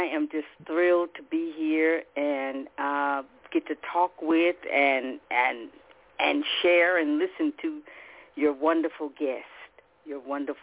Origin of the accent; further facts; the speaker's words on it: Houston, Texas, United States; Yes, Houston, Texas, born and raised. Okay. Third Ward, Texas, we call it, because I was born in Third Ward in Houston, Texas.